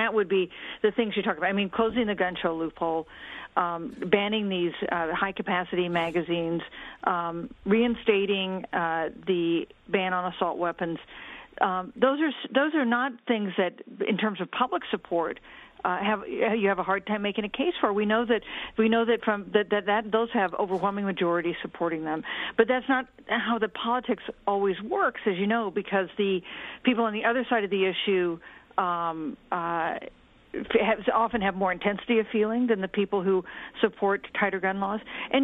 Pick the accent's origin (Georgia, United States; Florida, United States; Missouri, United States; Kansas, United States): Kansas, United States; I grew up in Kansas, and people in Kansas see the gun issue in a different way than people in New York